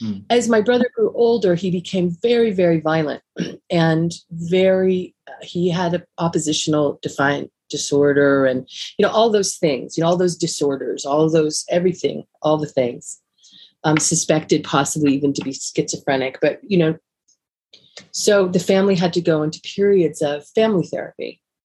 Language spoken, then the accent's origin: English; California, United States; I grew up in California, and as you can imagine, in the 70s, I was born in the very early 70s, 71.